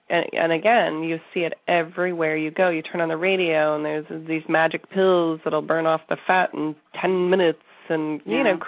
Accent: the South, United States; you know, I grew up in the South.

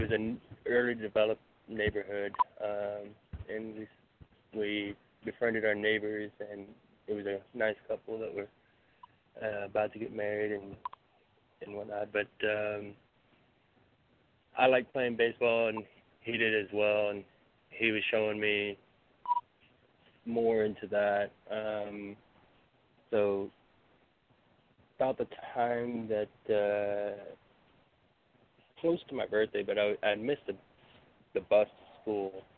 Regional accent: Texas, United States; also born or lived in Germany; I was born in Germany, and we've probably lived in 10 different places before I was 9. So we moved around a lot. And we settled here in Texas back in, I think it was 97, when I was going into the sixth grade.

